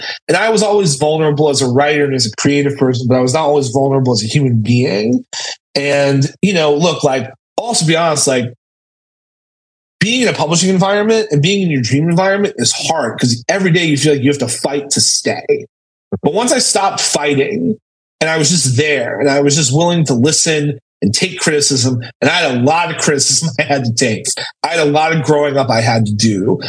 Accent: Holyoke, Massachusetts, United States; You know, I grew up in New England. I grew up in Holyoke, Mass, and I love it. And I'm proud of being from there.

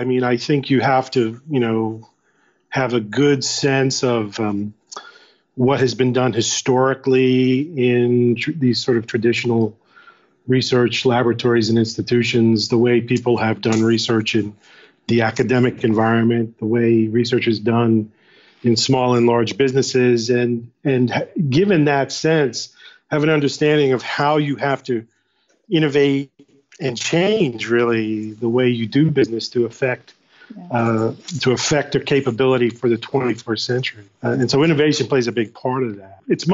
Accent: New York City, New York, United States; I grew up in New York City in Brooklyn, and we were city champs 1 year

